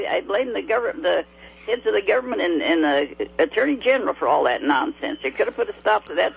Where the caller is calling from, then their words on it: Salem, United States; Well, this is … from Salem.